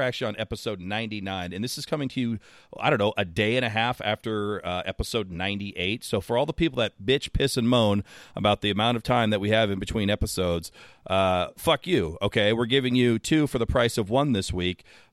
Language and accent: English; West Coast, United States; and I'm from the West Coast, we put fences up, man.